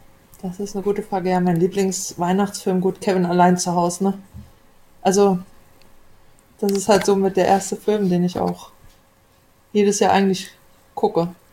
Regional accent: Potsdam, Brandenburg, Germany; Ich komme ja aus Potsdam. Das ist eine ganz andere Gegend.

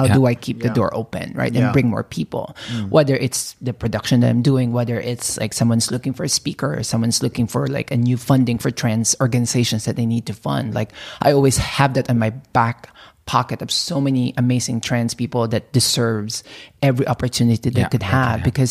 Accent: Philippines; for me, it's just because I come from the Philippines that, I mean, we grew up poor in the Philippines.

